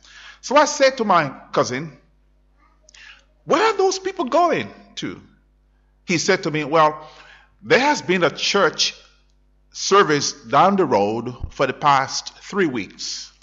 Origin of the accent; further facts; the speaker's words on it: Liberia; I was born in Liberia. You see, I was born in West Africa. So I'm from West Africa.